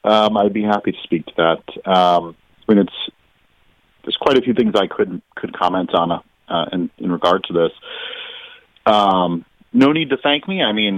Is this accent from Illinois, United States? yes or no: no; Milford, Connecticut, United States; But most of my time I've spent growing up in Milford, and went to the schools there.